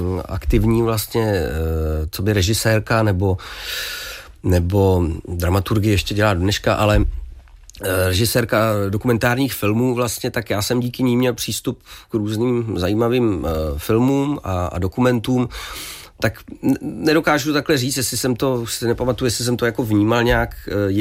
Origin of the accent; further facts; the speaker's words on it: Prague, Czechia; jedu, že já jsem rodilý Pražák, a nebo i v okolí Prahy